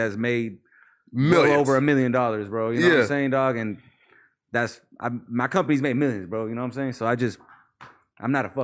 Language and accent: English; Mission Hills, California, United States; born there; Born? I was born in Mission Hills.